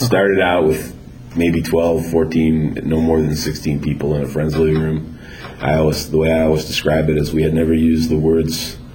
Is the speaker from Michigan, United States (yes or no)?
yes; Trenton, Michigan, United States; I grew up downriver in Trenton, went to Trenton High School, went to the University of Michigan Residential College in the late 70s